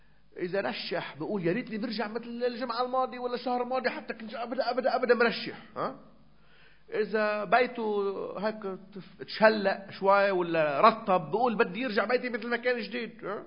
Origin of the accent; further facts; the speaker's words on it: Lebanon; نحن ناس لبنانية عايشين هون